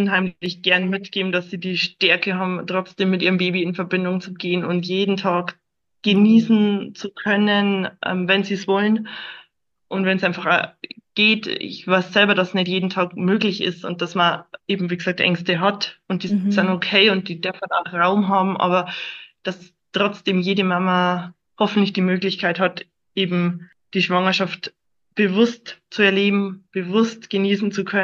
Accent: Bavaria, Germany; Wie gesagt, ich komme aus dem Landkreis Regensburg.

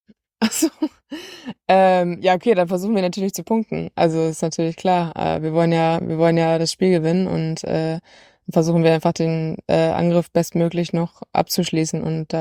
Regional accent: Wolfenbüttel, Lower Saxony, Germany; ich bin 25 Jahre alt und ich bin in Wolfenbüttel geboren, das ist in Niedersachsen, und bin da auch groß geworden und aufgewachsen

